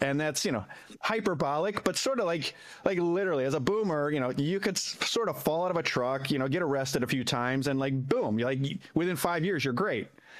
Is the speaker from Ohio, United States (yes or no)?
yes; Cleveland, Ohio, United States; I'm from Cleveland. I've lived in the Rust Belt my whole life.